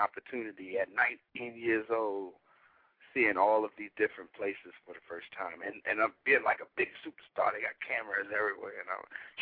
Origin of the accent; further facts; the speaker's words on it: New York City, New York, United States; being born and raised in Harlem, New York, and, you know, having a tough childhood coming up in Harlem in the ghetto and just, you know, trying to survive.